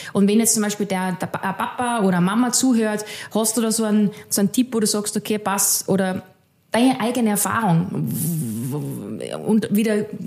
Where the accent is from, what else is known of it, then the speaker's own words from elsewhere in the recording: Salzburg, Austria; Ich habe Freundinnen, da sind die Kinder dann, ich bin aus Salzburg.